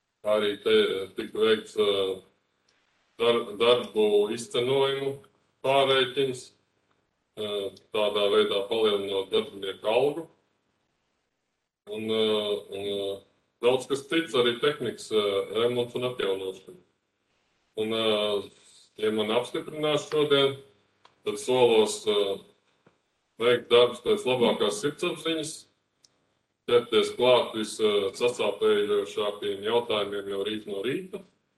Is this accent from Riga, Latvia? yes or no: no; Bārdele, Bauska Municipality, Latvia; esmu dzimis un audzis tagadējā Bauskas jau novadā, Bārdelē konkrētāk